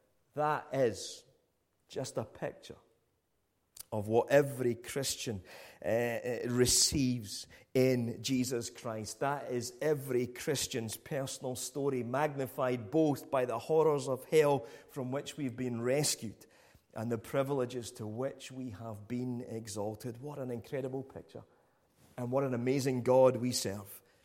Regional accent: Crieff, Scotland, United Kingdom; I grew up back home in Crieff, always being known as

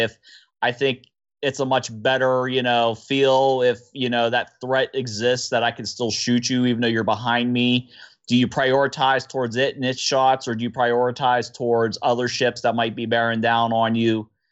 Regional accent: United States; We're American. RZ2. We should say Z.

